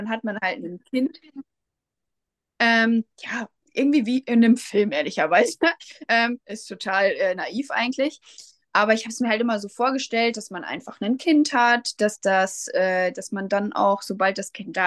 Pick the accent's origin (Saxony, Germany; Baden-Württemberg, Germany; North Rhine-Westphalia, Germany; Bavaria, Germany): North Rhine-Westphalia, Germany; Lipburg; Ich komme aus Lipburg, das ist in der Nähe von Soest.